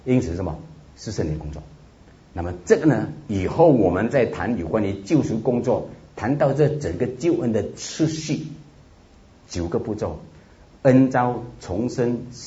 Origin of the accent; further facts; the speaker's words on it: China; 至少我们中国人在我们自己的哲学体系里面是有谈人性观